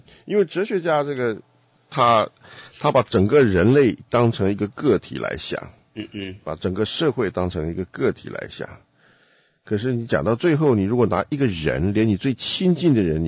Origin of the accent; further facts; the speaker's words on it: China; 真的是给我们中国人好像打了一个强心针